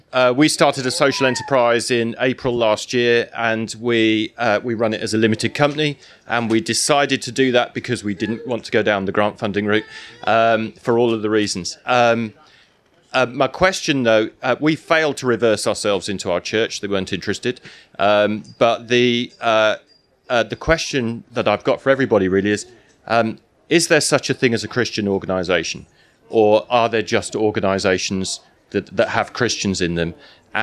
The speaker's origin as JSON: {"language": "English", "town": "Sheffield", "region": "Yorkshire and the Humber", "country": "United Kingdom", "said": "We're from Sheffield."}